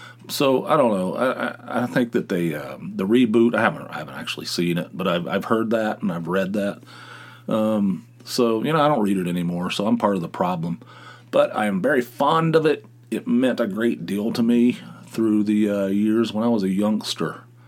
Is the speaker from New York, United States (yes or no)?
no; Dunbar, West Virginia, United States; I grew up in Dunbar, West Virginia, Dunbar, even inside Dunbar, and it was like population 10,000 somewhere in that neighborhood.